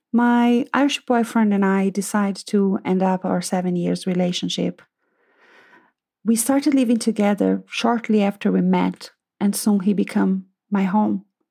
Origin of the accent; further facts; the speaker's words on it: Brazil; English is a second language; now in Dublin, Ireland; I'm from Brazil, and I have been living in Dublin, Ireland for a long time.